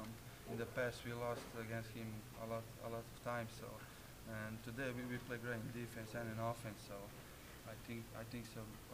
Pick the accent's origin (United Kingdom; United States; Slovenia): Slovenia; Because I'm from Slovenia